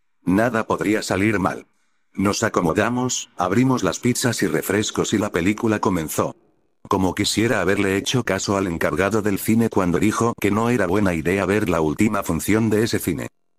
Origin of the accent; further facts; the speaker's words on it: Mexico; Soy de México, y tengo 13 años